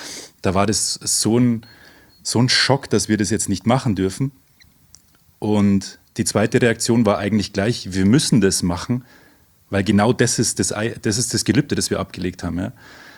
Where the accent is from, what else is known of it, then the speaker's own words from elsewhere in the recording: Oberammergau, Bavaria, Germany; ich komme aus Oberammergau. Ich bin 44 Jahre